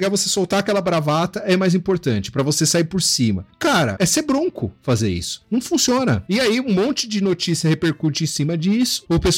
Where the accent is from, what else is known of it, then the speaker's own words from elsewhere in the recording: São Bernardo do Campo, São Paulo, Brazil; Eu sou de São Bernardo do campo.